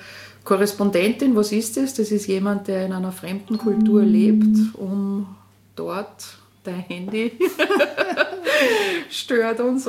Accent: Linz, Upper Austria, Austria; bin geboren in Linz und aufgewachsen in Linz, Stahlstadtkind. Und bin dann nach Salzburg gegangen, habe dort Publizistik und Politikwissenschaft studiert.

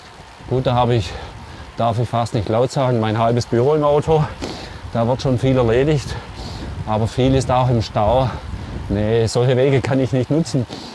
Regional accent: Germany; Vielleicht sind wir Deutsche da ein bisschen hypervorsichtig.

